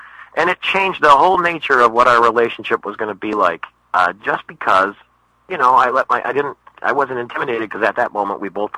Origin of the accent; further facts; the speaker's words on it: Dearborn, Michigan, United States; they were going to build a TPC course in Dearborn, Michigan, in my hometown.